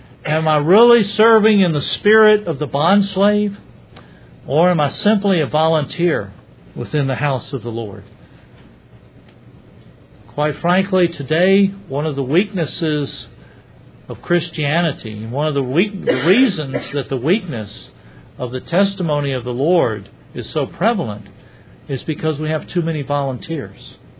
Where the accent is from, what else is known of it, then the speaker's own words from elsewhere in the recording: Scotland, United Kingdom; I came from Scotland. And many of my relatives there were believers.